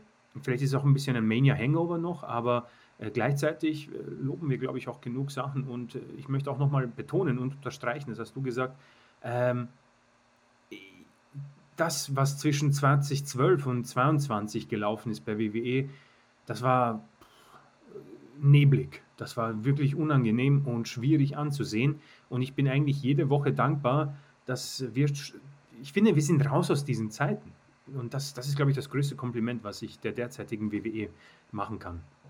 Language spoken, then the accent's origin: German; Spain; Nicht so glücklich, dass es in die Verlängerung gehen musste für meine Spanier.